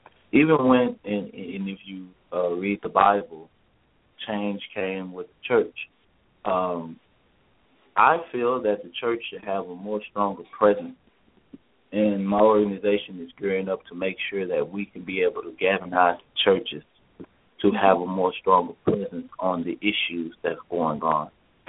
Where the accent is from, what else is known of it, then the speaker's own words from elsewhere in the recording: Oak Cliff, Texas, United States; I grew up in Oak Cliff, Texas, and I started a foundation about a year ago